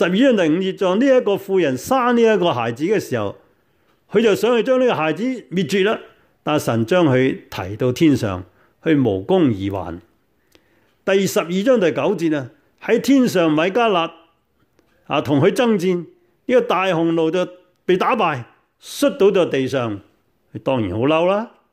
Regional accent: Hong Kong; 我们是香港来的，更加看到整个香港的乱局和改变

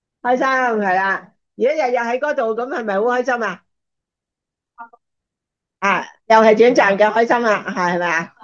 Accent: Hong Kong; 我哋喺香港長大，好考好多啲公開試係嘛？

